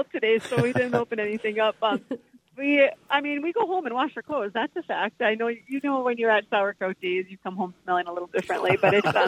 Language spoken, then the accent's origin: English; Wishick, United States; I was born and raised in Wishick, and I did move away for about 10 years, but I was still part of the Wishick band and choir that come to perform.